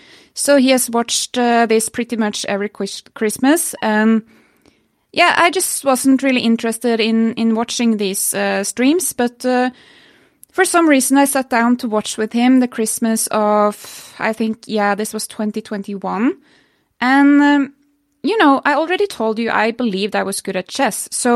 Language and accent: English; Norway; Well, I'm from Norway